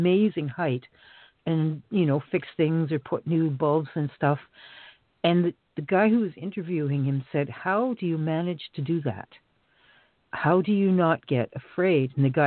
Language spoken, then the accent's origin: English; Canada; I guess, well, we're from Canada, eh?